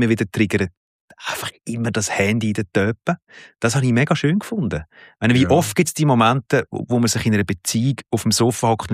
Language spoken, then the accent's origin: German; Aargau, Switzerland; Ich als Aargauer würde es mit E schreiben.